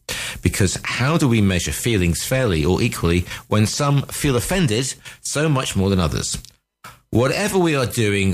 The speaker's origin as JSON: {"language": "English", "country": "United Kingdom", "said": "I am British, and I'm proud to say so. I don't see colour defining my Britishness."}